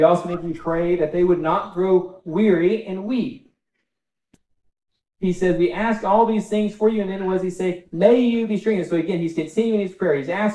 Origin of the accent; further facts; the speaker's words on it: Texas, United States; I grew up in West Texas. It doesn't happen very often, right?